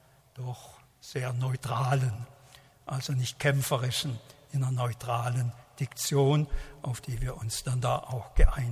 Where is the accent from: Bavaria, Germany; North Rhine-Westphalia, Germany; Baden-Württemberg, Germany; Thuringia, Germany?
Baden-Württemberg, Germany; Schiltach; Und wie gesagt, ich bin in Schildach aufgewachsen, das hat dazu gehört.